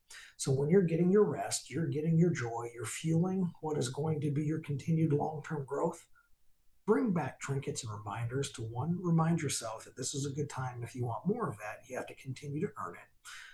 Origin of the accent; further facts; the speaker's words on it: England, United Kingdom; So they know I'm English.